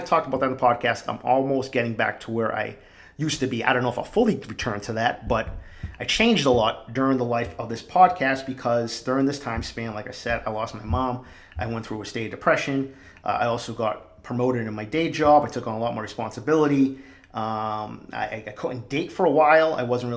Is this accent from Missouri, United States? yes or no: no; Boston, Massachusetts, United States; me, growing up in East Boston, my crazy childhood, my crazy upbringing in that neighborhood